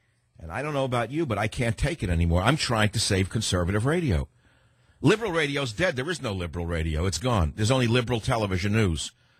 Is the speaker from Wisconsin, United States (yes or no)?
no; Bronx, New York, United States; I can be more objective sounding like I'm from the Bronx because I am from the Bronx originally.